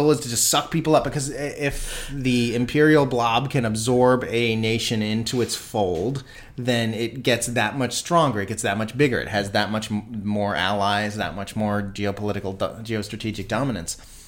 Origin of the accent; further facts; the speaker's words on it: United States; because as an American, what I learned in school was that there are all these different countries